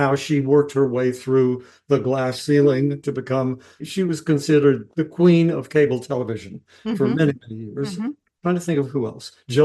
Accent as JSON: {"language": "English", "region": "West Virginia", "country": "United States", "said": "A James Beard winning chef from West Virginia, my home state."}